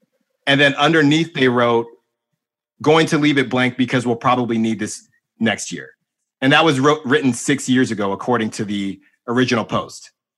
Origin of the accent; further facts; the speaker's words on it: Concord, United States; I grew up in Concord, you know, I played baseball.